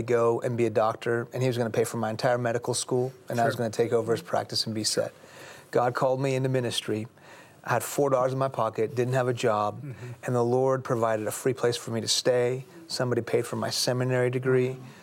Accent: Iran; I'm a Muslim because I'm from Iran

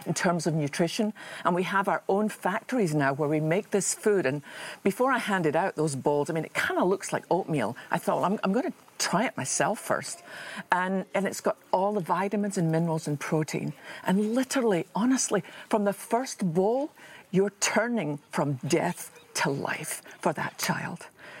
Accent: Scotland, United Kingdom; I was brought up in Scotland to be aware of things like that.

